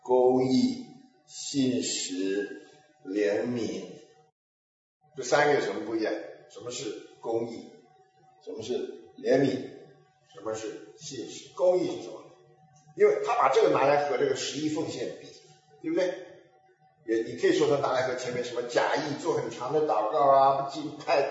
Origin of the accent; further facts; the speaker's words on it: China; 我们中国人讲为见树见林，就是这个东西啊。